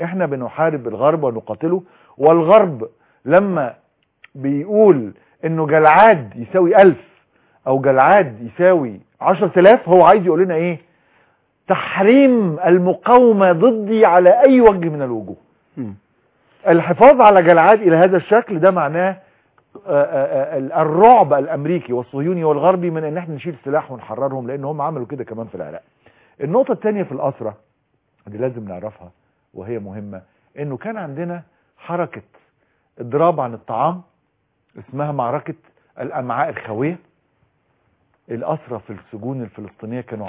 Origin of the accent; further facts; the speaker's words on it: Egypt; احنا عندنا في سيناء